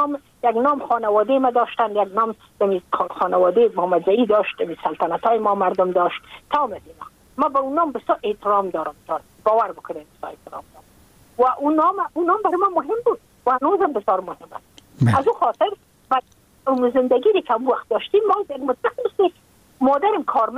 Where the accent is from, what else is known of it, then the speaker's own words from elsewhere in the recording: Afghanistan; moved away as an adult; now in United States; از اینکه ما که از افغانستان بقا آمدم ما اون سال بودم 28 ساله